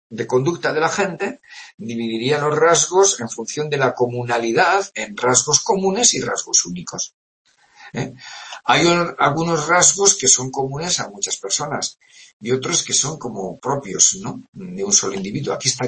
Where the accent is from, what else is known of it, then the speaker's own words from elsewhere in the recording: Pamplona, Navarre, Spain; soy de Pamplona